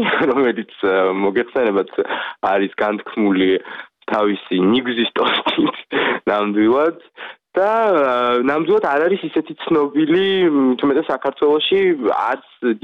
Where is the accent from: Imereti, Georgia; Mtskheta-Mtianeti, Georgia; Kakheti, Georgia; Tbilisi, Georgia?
Kakheti, Georgia; now in France; მე წარმოშობით კახელი ვარ